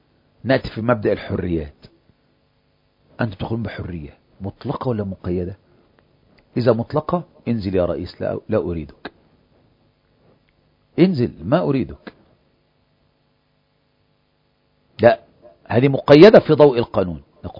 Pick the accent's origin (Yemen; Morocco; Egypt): Egypt; now in United States; هل تسوي بيني أنا كمصري في أمريكا وبين الأمريكي؟